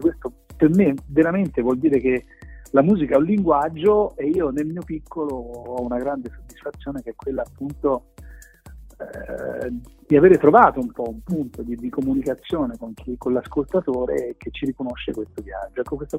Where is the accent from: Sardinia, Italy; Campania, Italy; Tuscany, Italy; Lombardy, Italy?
Tuscany, Italy; Castagnaio; al mio paesino, che è a Castagnaio, sul Monte Alinata in provincia di Siena